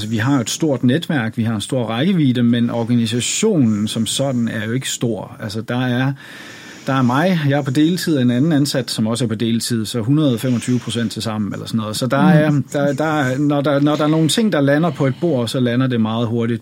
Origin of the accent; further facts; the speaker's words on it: Bornholm, Capital Region of Denmark, Denmark; now in Copenhagen, Denmark; Jeg er 40 år og er født og opvokset på Bornholm, og har mine kirkelige rødder i det, der hedder Evangelisk Luthersk Missionsforening.